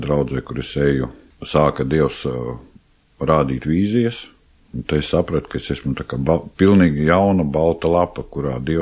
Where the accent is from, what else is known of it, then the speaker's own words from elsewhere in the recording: Aizkraukle, Aizkraukle Municipality, Latvia; Nu, dzimis audzis es esmu Aizkrauklē, ģimenes stāvoklis, protams, ka precējies